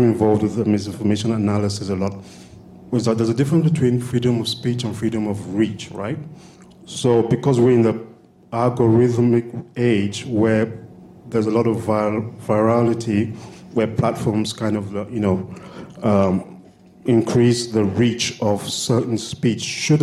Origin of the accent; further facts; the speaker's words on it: Canada; I am from Canada, alumnus of the University of London.